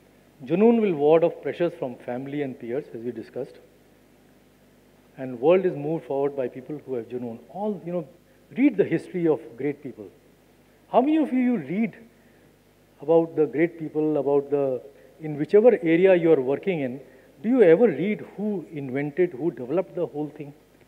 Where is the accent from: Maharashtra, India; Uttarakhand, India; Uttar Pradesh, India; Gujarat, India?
Uttar Pradesh, India; Lucknow; I was born and raised in Lucknow, went to some of the best English school, St. Francis.